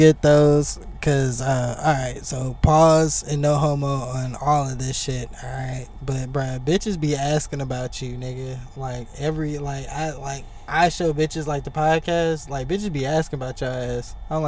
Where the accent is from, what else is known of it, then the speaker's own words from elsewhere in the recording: Detroit, Michigan, United States; Yeah, I'm from